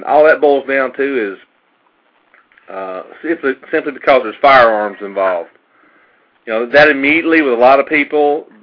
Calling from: Cleveland, Tennessee, United States; I'm in actually southeast Tennessee, a little town called Cleveland, just above Chattanooga.

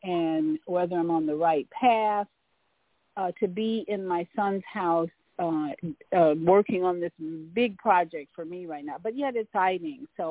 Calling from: Orlando, Florida, United States; in Orlando, Florida. A little chilly down here right now

